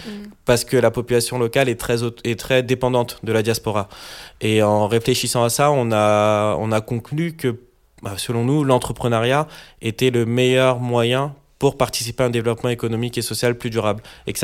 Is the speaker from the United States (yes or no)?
no; Paris, Île-de-France, France; Moi, je suis parisien. Et quand je rentre chez moi avec mes parents, avec ma famille, on a une culture africaine qui est fortement présente.